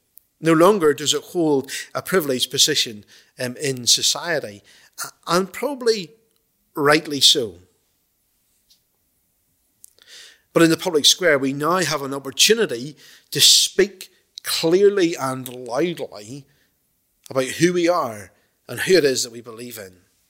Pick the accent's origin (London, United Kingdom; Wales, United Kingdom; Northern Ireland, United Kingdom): Northern Ireland, United Kingdom; Ballymena; I'm obviously from the Promised Land, which is Ballymena.